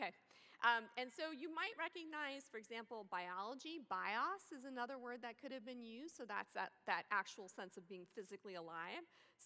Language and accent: English; New York, United States; one of the things you need to know about me is I am from New York, so I'm very demonstrative. I'm learning Midwest nice